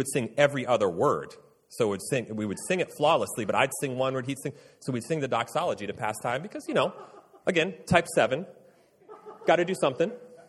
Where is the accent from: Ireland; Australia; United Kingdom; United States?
Ireland; I'm Irish, so if you're offended by that, you shouldn't be.